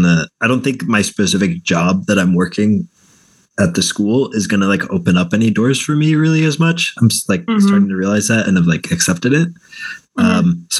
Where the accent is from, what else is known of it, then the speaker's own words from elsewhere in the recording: Colorado, United States; I say I'm from Colorado.